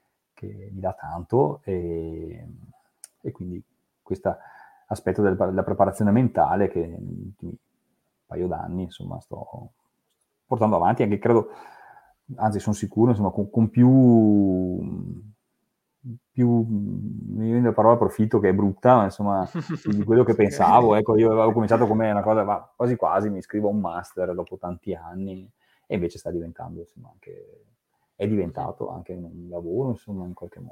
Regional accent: Vicenza, Veneto, Italy; sono vicentino, sono nato ben prima dell'euro, nel senso che sono uno di quelli che ha imparato a usare il denaro in lire

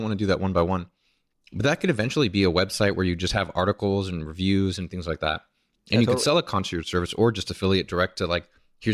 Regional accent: San Jose, California, United States; Yeah, I'm from San Jose.

